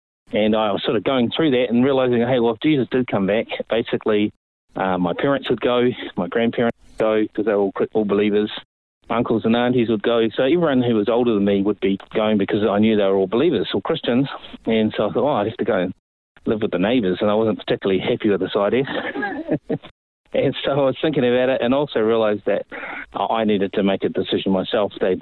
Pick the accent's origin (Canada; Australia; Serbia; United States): Australia; also born or lived in Lower Hutt, New Zealand; I was born in New Zealand, in the North Island, just out of Wellington, a place called Lower Hutt. Mm-hmm. And for the first about a year and a half, I lived in New Zealand before we moved to Australia. My parents did in the early 70s.